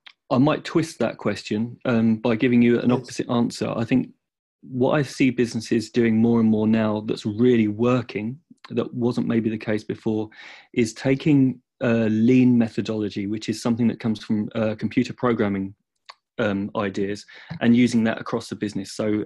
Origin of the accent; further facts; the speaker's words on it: Hastings, South East England, United Kingdom; As I was growing up, I'm from Hastings.